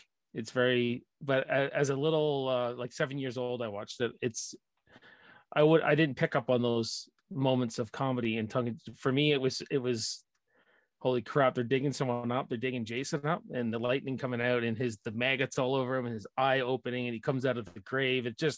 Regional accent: Canada; And if you can't tell that I'm Canadian, you're going to find out why.

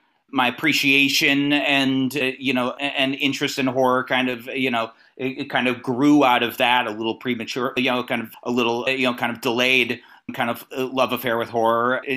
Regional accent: California, United States; now in Los Angeles, United States; I'm from the NorCal region originally. I've been down here about a little over 10 years.

